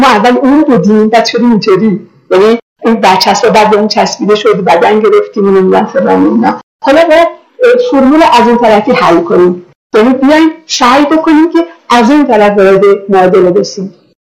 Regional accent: Iran; born there; من در این خاک ایران به دنیا آمدم، یعنی تمام این عناصر بدن مادی من از خاک ایران منتج شده،

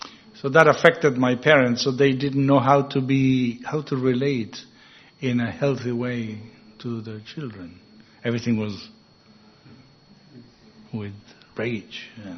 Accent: Venezuela; also born or lived in Israel; My father was from Vienna, my mother from Czech Republic. I was born in Israel, grew up in Venezuela, and I'm a Hare Krishna devotee.

